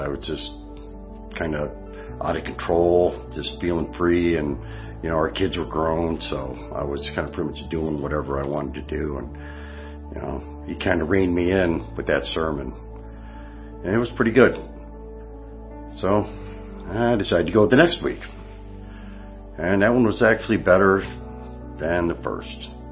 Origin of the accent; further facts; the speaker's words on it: Michigan, United States; moved away as an adult; also born or lived in West Virginia; I was living in West Virginia. I'm originally from Michigan. Lived here till I was about 40 years old. Then we had some issues, and we ended up moving out of state.